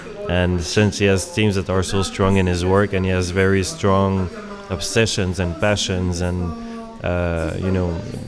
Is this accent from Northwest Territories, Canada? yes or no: no; Montreal, Quebec, Canada; I'm from Montreal